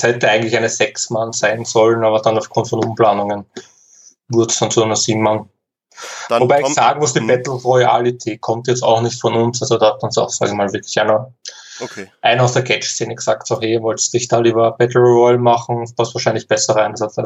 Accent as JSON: {"language": "German", "town": "Neunkirchen", "region": "Lower Austria", "country": "Austria", "said": "ich komme aus Neunkirchen. Wohne momentan woanders, aber ziehe wahrscheinlich eh auch wieder retour."}